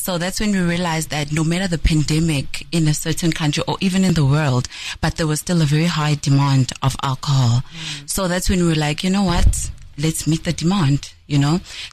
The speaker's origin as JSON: {"language": "English", "town": "Nelspruit", "region": "Mpumalanga", "country": "South Africa", "tie": "born or raised there", "also_born_or_lived": "Cape Town", "said": "is born and bred in Nelspruit. I furthered my studies in Cape Town and qualified as a quantity surveyor."}